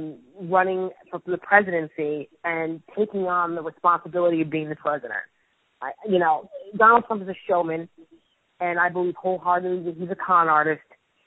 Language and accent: English; New York, United States; But look, I grew up in the New York Central area.